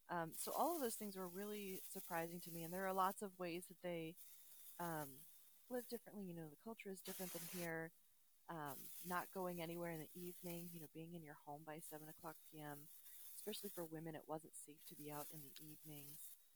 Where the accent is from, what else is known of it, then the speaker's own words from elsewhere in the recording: United States; So again, going back to that being American and living with such privilege, even though, you know, my family wasn't exceptionally wealthy